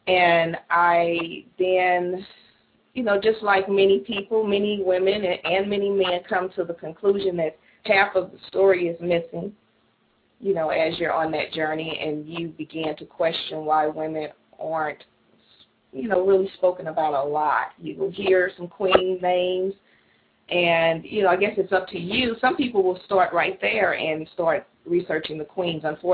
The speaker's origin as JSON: {"language": "English", "town": "St. Louis", "region": "Missouri", "country": "United States", "also_born_or_lived": "Tennessee", "said": "But so I'm from St. Louis, and I have lived in St. Louis in Louisiana and Tennessee. I am back here in St. Louis."}